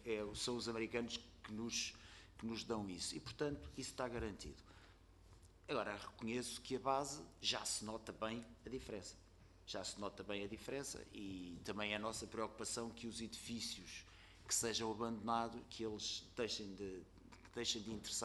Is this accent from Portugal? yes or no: yes; Portugal; que é uma economia que me afeta e que me preocupa enquanto português